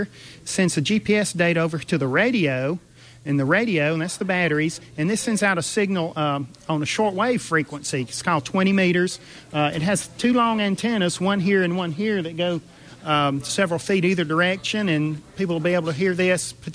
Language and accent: English; Birmingham, Alabama, United States; I'm over here from Birmingham, Alabama.